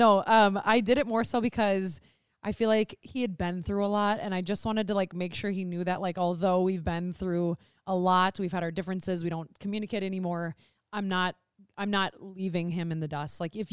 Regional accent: Midwest, United States; You're from the Midwest. We're from the Midwest.

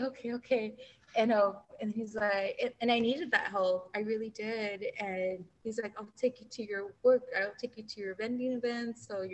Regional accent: East Los Angeles, California, United States; And I'm from East LA.

